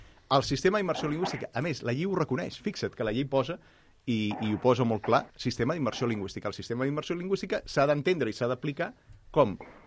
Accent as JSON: {"language": "Catalan", "town": "Barcelona", "region": "Catalonia", "country": "Spain", "said": "jo soc de Gràcia."}